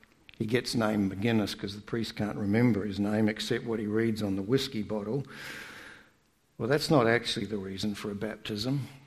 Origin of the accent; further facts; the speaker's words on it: Australia; So for those who don't know already, I am originally from Australia.